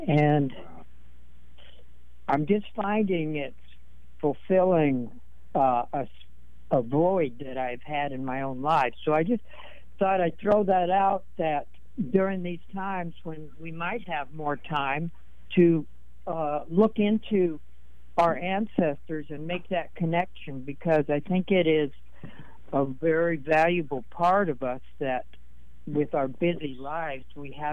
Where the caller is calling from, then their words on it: Nebraska, United States; Yes, for what it's worth, I'm listening from Nebraska